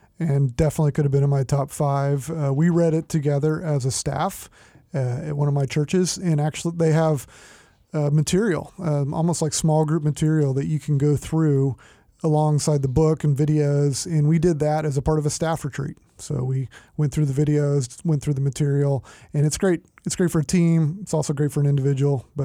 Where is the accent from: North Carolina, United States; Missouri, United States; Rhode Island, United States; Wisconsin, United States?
Missouri, United States; St. Louis; And growing up in St. Louis.